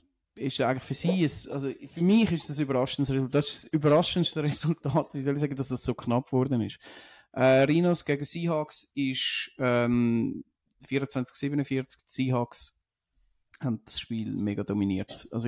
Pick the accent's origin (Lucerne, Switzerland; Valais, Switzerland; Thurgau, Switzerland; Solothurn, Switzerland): Lucerne, Switzerland; wie man so als Luzerner, also wie so auf Zürich immer gerne ein bisschen hässig kommt